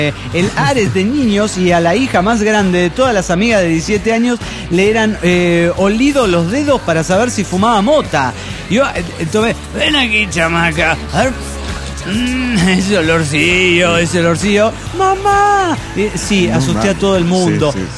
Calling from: Mexico City, Mexico; del DF Mexicana.

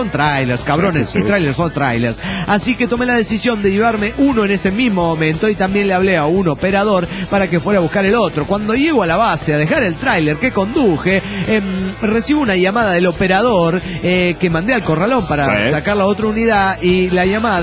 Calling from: Coatzacoalcos, Veracruz, Mexico; de Coatzacoalco.

